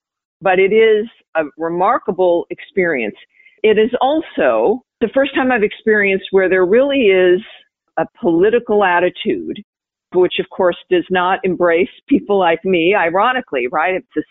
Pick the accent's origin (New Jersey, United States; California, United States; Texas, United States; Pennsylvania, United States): California, United States; Los Angeles; now in New York City, United States; I moved to New York City from Los Angeles in the fall of 2014. So for me, as a native Los Angelina, it was very different.